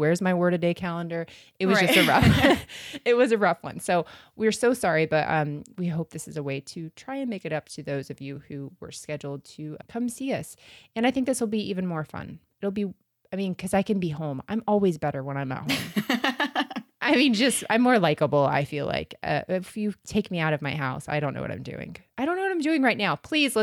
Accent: Florida, United States; You guys know that we're from Florida.

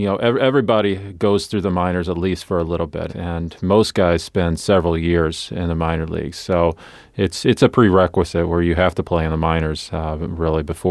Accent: Missouri, United States; So so I did not grow up going to minor league baseball games. I grew up in Southeast Missouri.

